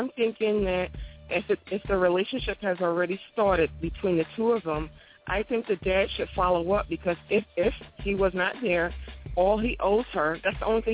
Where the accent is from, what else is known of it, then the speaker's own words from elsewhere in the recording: Queens, New York, United States; now in North Carolina, United States; Growing up in Queens, Jamaica, Queens, and in the projects and all that, he wasn't there for us, for me, my brother, and my sister. I came here to North Carolina, and I had a son